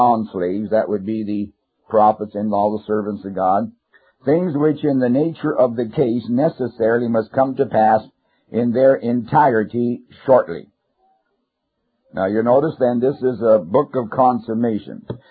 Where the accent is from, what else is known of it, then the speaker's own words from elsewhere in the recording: Canada; Now, I was raised in Canada, so either one is acceptable.